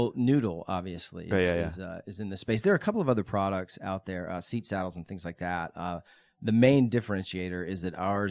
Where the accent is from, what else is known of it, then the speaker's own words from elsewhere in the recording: Atlanta, Georgia, United States; Like Chris, I am an Atlanta native, grew up just down the street here, right on Chastain Park, actually.